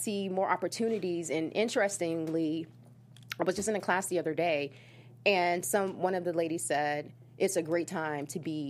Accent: the South, United States; I said, well, I'm from the South. We hug when we speak to people.

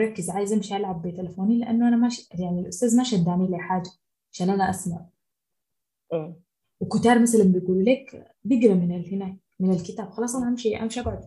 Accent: Sudan; الحاجة دي أصلا ما متوفرة عندنا في السودان

